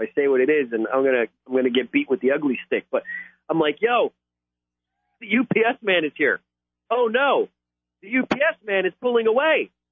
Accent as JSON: {"language": "English", "region": "New Jersey", "country": "United States", "tie": "born or raised there", "said": "Where I live, it's a far cry from where I grew up in New Jersey. Jersey!"}